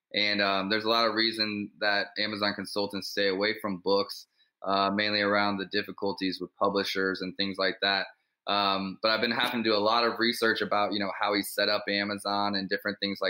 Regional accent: Kansas City, Missouri, United States; We can keep up. We're from Kansas City

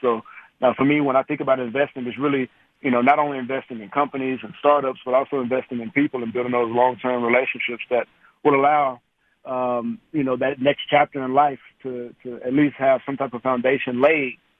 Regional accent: Mexia, Texas, United States; growing up in Mejia, man, it was very simple, very, very small town, 7,500 people in my hometown, a couple stoplights. Everybody knew everybody.

